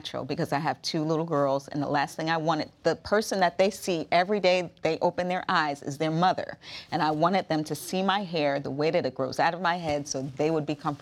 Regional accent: Long Island, New York, United States; Because I grew up in Long Island, New York.

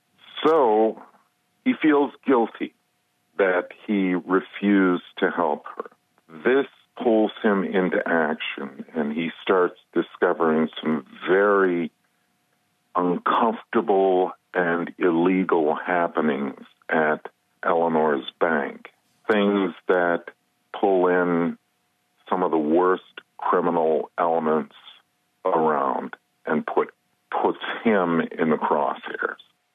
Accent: Lansing, Michigan, United States; now in Detroit, United States; Well, actually, I was born and raised in Lansing.

